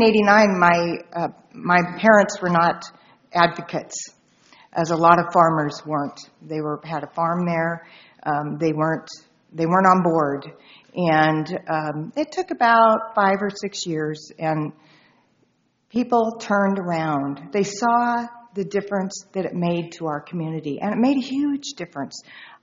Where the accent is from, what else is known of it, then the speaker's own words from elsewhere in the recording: Arlington, Oregon, United States; I am from Gillam County, from Arlington, and I drove down this morning